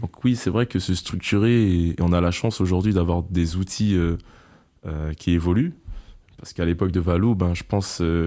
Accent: French Guiana; Parce que moi, je viens de la Guyane, donc c'est encore un autre schéma, les Outre-mer.

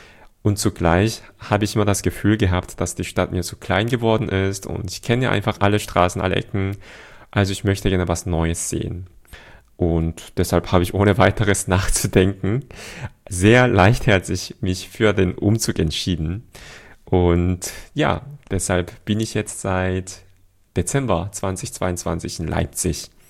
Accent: Seoul, South Korea; wie die queeren Menschen in Seoul, also wo ich herkomme, in Südkorea unterwegs sind

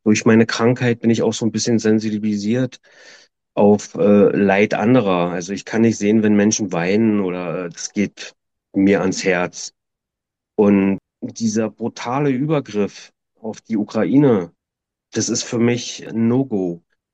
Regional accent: East Germany, Germany; moved away as an adult; ich bin ja in Ostdeutschland groß geworden und ich war 20, als die Mauer geöffnet wurde, bin ich ja geflüchtet nach Westdeutschland und war eigentlich ständig am Umziehen.

